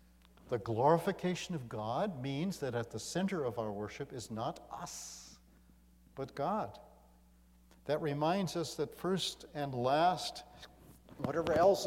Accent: Atlanta, Georgia, United States; I'm from Atlanta. I'm used to someone answering me.

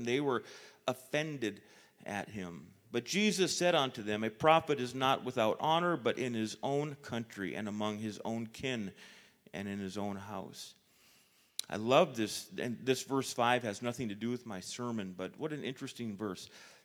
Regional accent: Duluth, Minnesota, United States; Yesterday, I went to Duluth, my hometown, to see my parents and my sisters

